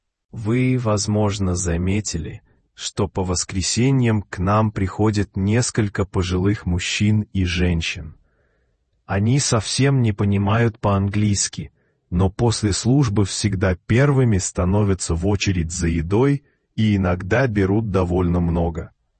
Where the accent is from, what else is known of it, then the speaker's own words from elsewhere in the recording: Belarus; Я родом из Беларуси, и в детстве часто видел по телевизору рекламу сока